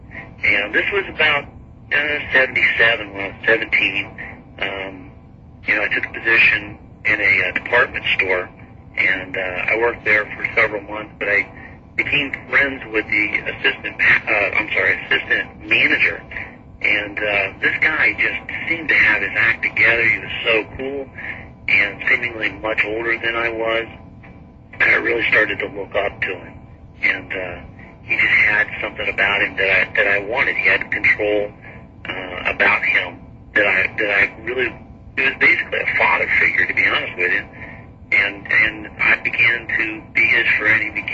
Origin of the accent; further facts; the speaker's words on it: Midwest, United States; town, and small town USA Midwest, you know, you'll find that a lot of teenagers are just bored. And my hometown was infamous for, you know, beer parties out in the cow pasture